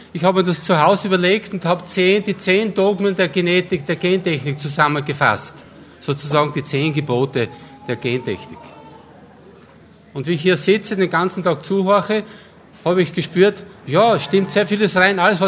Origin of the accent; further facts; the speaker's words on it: Austria; Ich habe sogar die Biotechnologie vor 35 Jahren gegründet bei uns in Österreich.